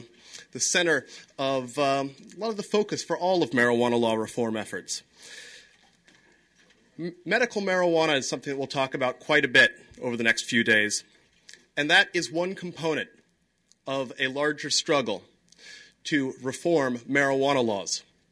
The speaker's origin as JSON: {"language": "English", "town": "Seattle", "region": "Washington", "country": "United States", "said": "And we don't say that simply because we're from Seattle, but because we've been lucky and privileged to be part of something that is very special."}